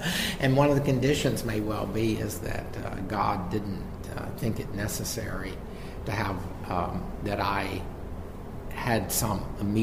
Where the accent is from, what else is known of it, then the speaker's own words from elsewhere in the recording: Texas, United States; moved away; I'm a Texan, and of course, I've lived outside Texas most of my life, though Texas, if I think about it, is still home.